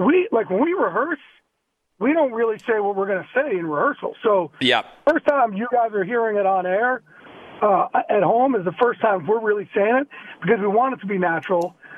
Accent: New Jersey, United States; I'm from Jersey, and it's just how I talk.

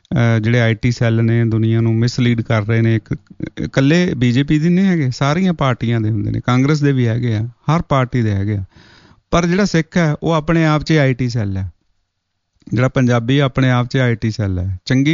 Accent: Punjab, India; ਅਸੀਂ ਪੰਜਾਬੀ ਹਾਂ, ਪੰਜਾਬ ਦੇ ਰਹਿਣ ਵਾਲੇ ਹਾਂ

